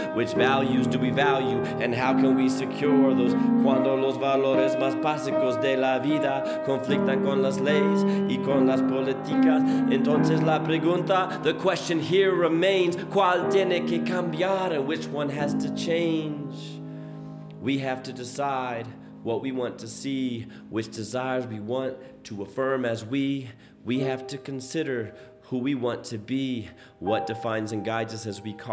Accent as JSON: {"language": "English", "country": "South Africa", "tie": "born or raised there", "said": "South Africa, and she said, \"Oh, that's so fascinating. You guys have to practice.\" When we have a tragedy in my hometown or something happens, we just gather to the in the center of the village and we all mourn together by singing."}